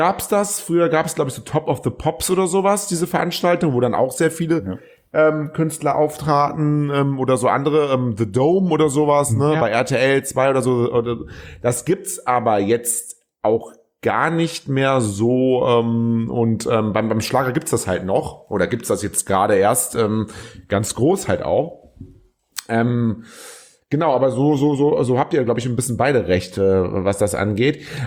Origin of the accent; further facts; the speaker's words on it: Cologne, North Rhine-Westphalia, Germany; als Kölner